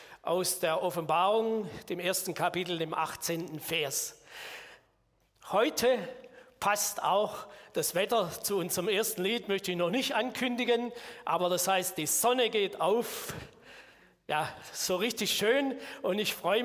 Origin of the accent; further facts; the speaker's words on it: Murr, Baden-Württemberg, Germany; ich komme aus Murr, da wohne ich mit meiner Frau. Und ja, ich bin Prädikant unserer Landeskirche.